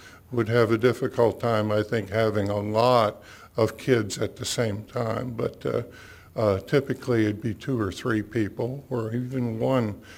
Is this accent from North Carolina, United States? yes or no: yes; North Carolina, United States; I'm from Watauga County.